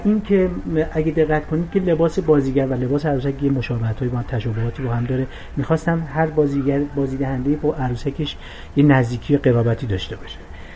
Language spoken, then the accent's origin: Persian; Iran; من ایرانیم، ایرانو دوست دارم، فرهنگ ایرانو دوست دارم، همه اقوام رو دوست دارم